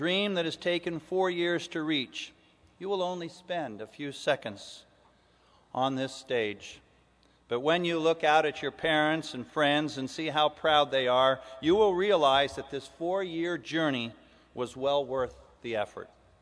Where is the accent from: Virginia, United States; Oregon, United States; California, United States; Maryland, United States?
California, United States; San Diego; as I was growing up in San Diego and the sea was so much a part of my life, literally, the sea was my backyard, right at the doorstep of my home.